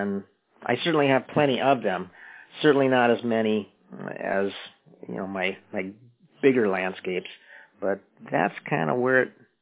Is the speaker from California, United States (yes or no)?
no; Warren, Michigan, United States; Yes, I grew up in Warren, you know, southeast Michigan, and a suburban Detroit area.